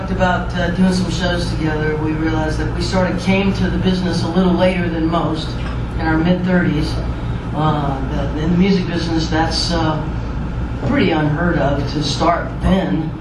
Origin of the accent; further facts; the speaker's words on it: Baton Rouge, Louisiana, United States; also born or lived in New Orleans; I'm from South Louisiana. Born in New Orleans, raised in Baton Rouge. A lot of my songs take place on the Gulf Coast.